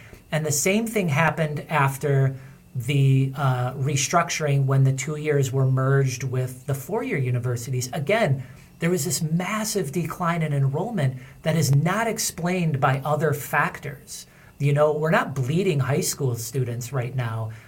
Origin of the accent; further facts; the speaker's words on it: Milwaukee, Wisconsin, United States; I grew up in Milwaukee, and I got my first teaching gig was with a technical college in Madison.